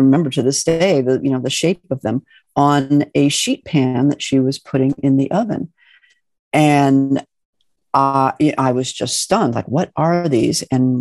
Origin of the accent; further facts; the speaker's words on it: Midwest, United States; You know, I grew up in the Midwest. There was no actual identification with any ethnic background. It was all very much Midwestern American cuisine.